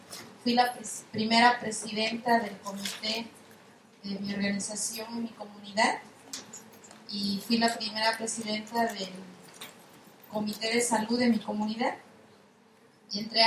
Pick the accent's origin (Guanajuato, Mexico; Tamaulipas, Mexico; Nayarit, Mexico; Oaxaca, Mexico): Oaxaca, Mexico; nosotros venimos de Oaxaca, y pues Oaxaca está muy al sur, muy sureños, y básicamente nosotros estamos en la región mixteca